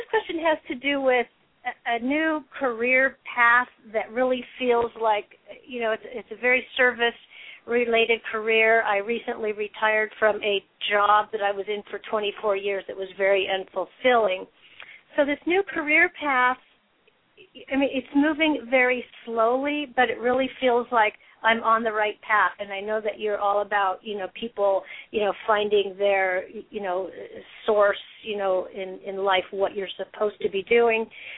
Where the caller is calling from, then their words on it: Cloverdale, California, United States; I'm in Cloverdale, California.